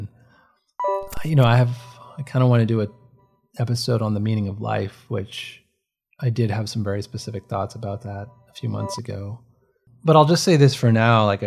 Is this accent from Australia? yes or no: no; New York, United States; leaving New York was a big part of my identity shift, because I think in a lot of ways I am a New Yorker, but in a lot of other ways I'm not.